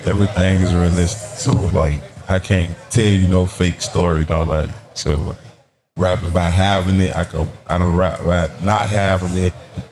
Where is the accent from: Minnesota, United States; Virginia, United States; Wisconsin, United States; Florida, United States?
Florida, United States; Miami; But I was born and raised in Miami, so like expressing Miami to the world, probably in a different way, you feel me?